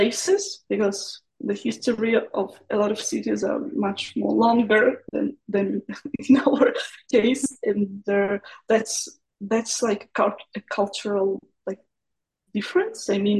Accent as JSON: {"language": "English", "town": "Perm", "region": "Perm Krai", "country": "Russia", "tie": "born or raised there", "second_language": "English", "said": "So I'm originally not from Moscow, and it's like it's a town. The name is Perm."}